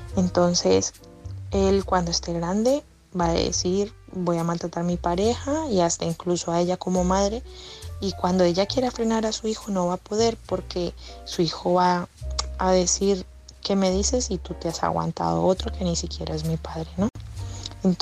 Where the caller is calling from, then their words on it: Madrid, Community of Madrid, Spain; de Madrid